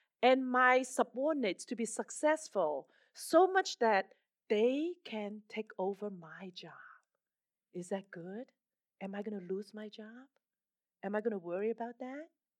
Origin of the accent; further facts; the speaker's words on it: Hong Kong; I was born in Hong Kong, came from Hong Kong.